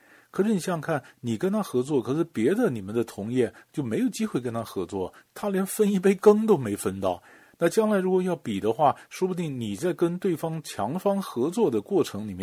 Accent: China; 我们中国人讲不怕官只怕管嘛。

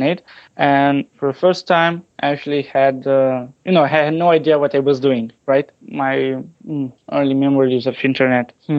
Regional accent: Severin, Mehedinți County, Romania; English is a second language; now in North America; I'm from Romania, but my city is pronounced Severin. It's a southwest city, and it's actually a pretty big community right here. We actually live near the sea

